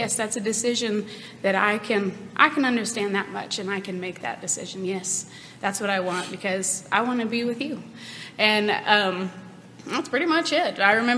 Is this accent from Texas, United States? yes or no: yes; Texas, United States; 1992 is when I was born. I grew up in Texas, and I was born into a Christian home.